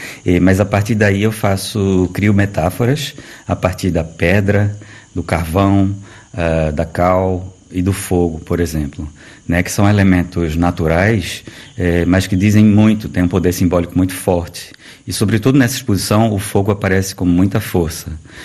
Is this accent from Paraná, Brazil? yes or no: no; Manaus, Amazonas, Brazil; born there; also born or lived in Recife / Rio de Janeiro; eu sou nascido em Manaus, mas por uma contingência, porque minha família é pernambucana. Então, meus pais estavam estudando ecologia nos anos 70, quando eu nasci lá. E depois me mudei para Recife, morei também no Rio de Janeiro.